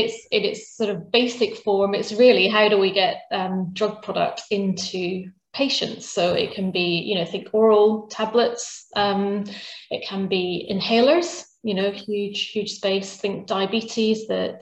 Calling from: East of England, United Kingdom; So I'm just north of Cambridge today.

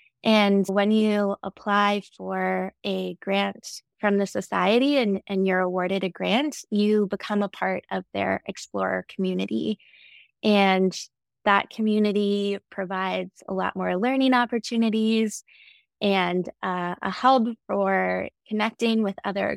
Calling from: Ottawa, Ontario, Canada; I'm calling in from Ottawa, Ontario.

